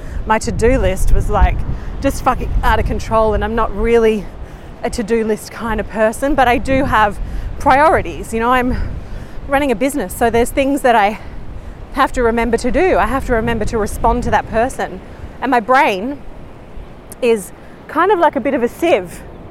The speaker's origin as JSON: {"language": "English", "town": "Melbourne", "region": "Victoria", "country": "Australia", "tie": "born or raised there", "said": "where I grew up in Melbourne, the seasons were very distinct, but then also you could have four seasons in one day."}